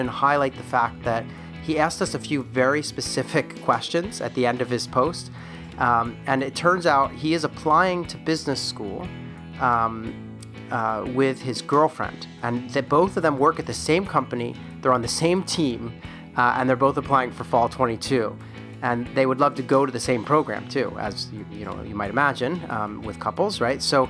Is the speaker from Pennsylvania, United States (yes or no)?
yes; Philadelphia, Pennsylvania, United States; I'm from Philadelphia, so I'm a Philadelphia Phillies fan.